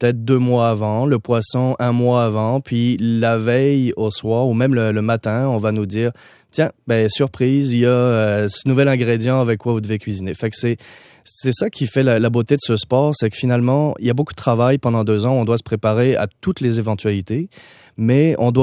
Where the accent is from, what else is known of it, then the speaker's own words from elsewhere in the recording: France; accent: French; now in Canada; t'as dû reconnaître avec l'accent, je suis français d'origine